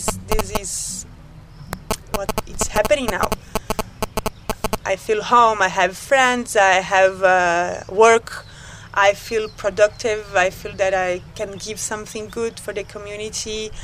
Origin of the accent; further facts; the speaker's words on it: Brazil; English is a second language; Maybe because I'm from Brazil and we have this really friendly culture, and then we make friendship very easily and very fast.